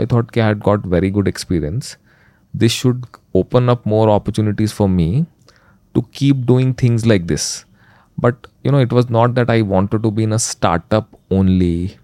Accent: Ranchi, Jharkhand, India; also born or lived in Chennai; So, you know, I'm actually from Ranchi.

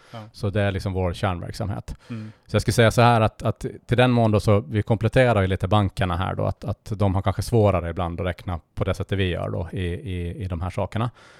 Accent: Jomala, Åland, Finland; Jag är en trebarnsfar från Jomala

